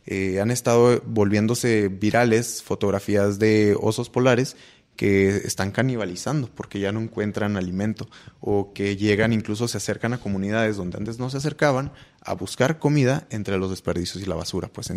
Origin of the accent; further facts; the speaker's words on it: Chihuahua, Mexico; Nosotros como norteños sabemos que diario estamos enfrentándonos al desierto, a la sequía.